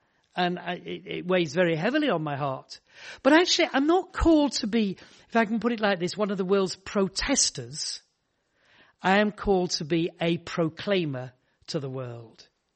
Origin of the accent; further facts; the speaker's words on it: Horsforth, Yorkshire and the Humber, United Kingdom; also born or lived in Lebanon; I was brought up in Horsforth, so I'm a Yorkshireman. I'm very proud of being a Yorkshireman.